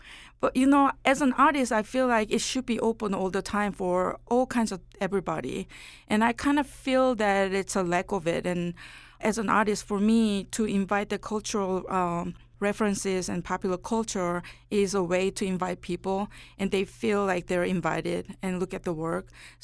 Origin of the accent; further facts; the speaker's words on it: South Korea; now in Atlanta, United States; But, you know, this is the city I lived the longest. So I am, just as much as Korean, I'm also Southerner and Atlantan.